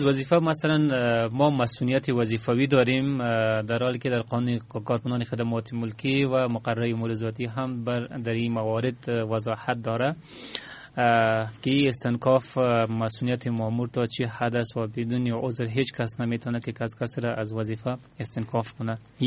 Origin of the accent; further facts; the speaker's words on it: Afghanistan; همه ما شما افغان هستیم و در این خاک زاده شدیم و در این خاک زندگی میکنیم